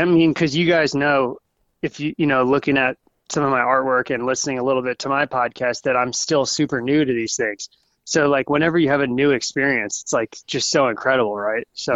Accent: Virginia, United States; I grew up in Virginia, so Virginia has a big Piedmont area too, so it's probably kind of similar.

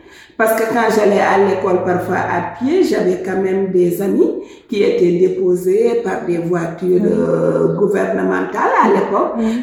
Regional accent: Senegal; Disons que je viens du Sénégal, je suis une fille du terroir, très ancrée.

